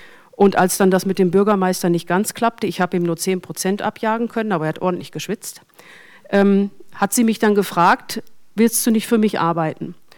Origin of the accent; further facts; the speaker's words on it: North Rhine-Westphalia, Germany; now in Bavaria, Germany; ich komme ja noch nicht mal gebürtig aus Bayern. Ich bin Münsterländerin, also Westfälin, seit 2000 erst in Bayern.